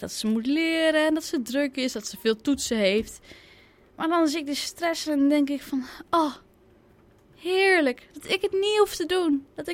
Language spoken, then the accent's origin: Dutch; Netherlands; ik ben gewoon een Nederlander, dus ik heb het koud in de winter en ik heb het heel heet in de zomer